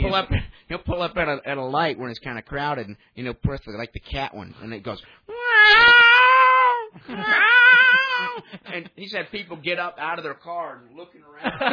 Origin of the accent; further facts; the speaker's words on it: Alabama, United States; now in California, United States; Because when I moved out from Alabama to California, I got really tired of people going, "Well, hey, where are you from, boy?" And I was like, "Uh-oh, the accent's got to go."